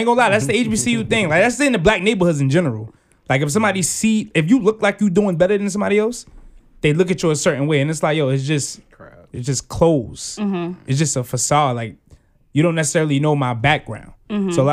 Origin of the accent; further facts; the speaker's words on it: Brownsville, New York, United States; Because, like, I'm from Brownsville. So I was really only raised around one type of black person.